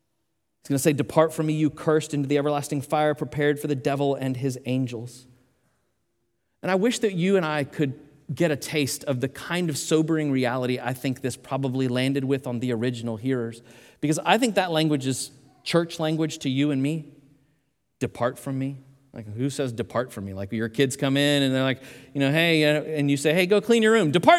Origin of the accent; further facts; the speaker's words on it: Oklahoma, United States; born there; that I was born in Oklahoma?